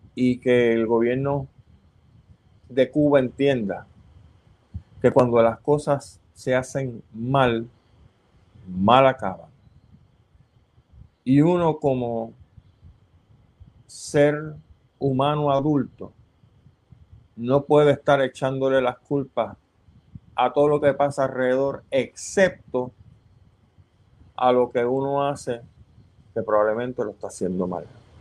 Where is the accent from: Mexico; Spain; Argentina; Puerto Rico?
Puerto Rico; Lo hablo como un puertorriqueño que estoy viendo las cosas desde afuera